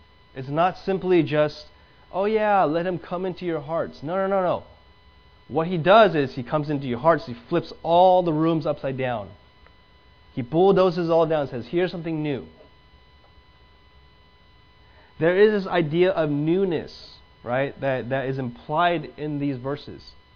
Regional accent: Taiwan; now in United States; I grew up in Taiwan, so I came here. Guess what? I have dual citizenship, okay? I have dual citizenship. I'm a citizen in Taiwan, and I'm also a citizen here.

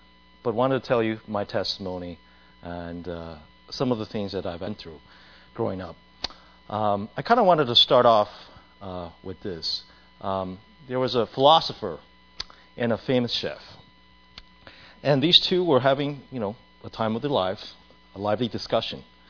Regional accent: Arizona, United States; In many ways, when I grew up in Arizona. Arizona, you know, is primarily Caucasian. There's a lot of Hispanics there.

